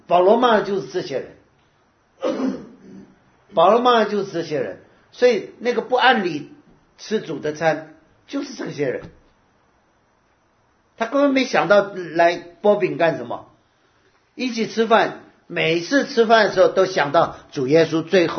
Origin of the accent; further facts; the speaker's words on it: Taiwan; 我是台湾长大的，我们都要当兵